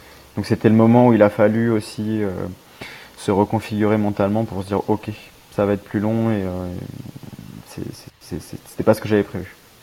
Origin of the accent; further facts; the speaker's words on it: Bourgogne-Franche-Comté, France; j'ai la particularité d'être natif de Bourgogne et je suis né à 60 km d'Avallon.